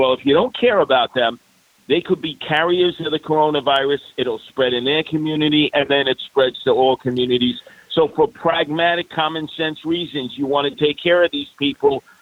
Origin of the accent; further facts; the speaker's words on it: New York, United States; Now, you cut my veins and arteries, I bleed as a New Yorker. But I will tell you this, I'm an American before I'm a New Yorker